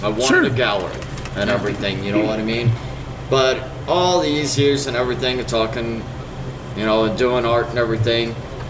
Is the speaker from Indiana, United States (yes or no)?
yes; Indiana, United States; I grew up in Indiana, kind of spread out here and there, you know.